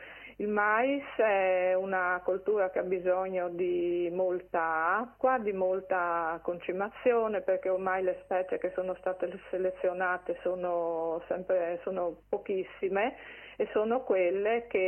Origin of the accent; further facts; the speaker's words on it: Porpetto, Friuli-Venezia Giulia, Italy; il sindaco di Porpetto, che tra l'altro è il mio paese